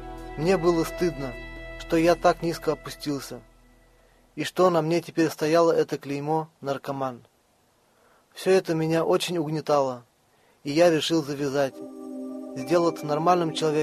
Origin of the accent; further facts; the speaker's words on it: Russia; мне 28 лет. Я родился и вырос в России.